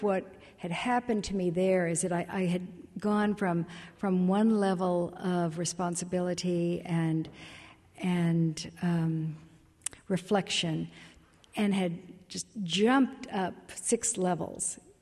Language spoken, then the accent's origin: English; Dallas, Texas, United States; born there; I was born in 1950 in Dallas, and people think of me now as being from this very wealthy oil and gas family.